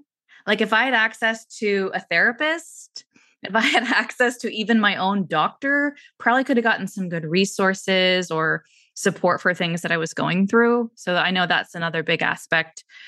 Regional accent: San Francisco, California, United States; I grew up in San Francisco. My mom did yoga in the living room every day.

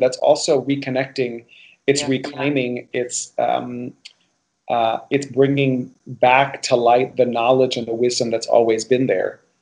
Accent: Miami, Florida, United States; And I do feel like one of the privileges of growing up in Miami, for me, as somebody who's Cuban and also has Spanish origin

